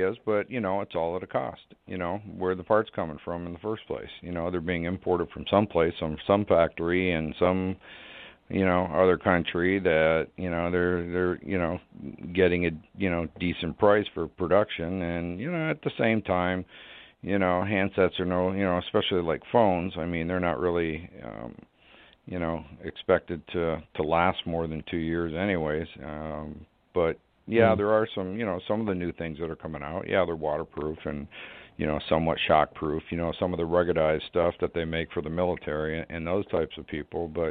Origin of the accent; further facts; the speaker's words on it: Canada; now in United States; being down here in Florida, I don't see it much, but when I lived up north, you know, I'm originally from Canada